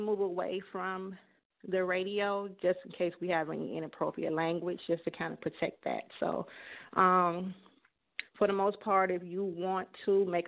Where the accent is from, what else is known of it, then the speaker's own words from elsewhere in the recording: Cleveland, Ohio, United States; even in my city, I'm from Cleveland, Ohio, in our city, even within the last week, we've had at least 25 shootings.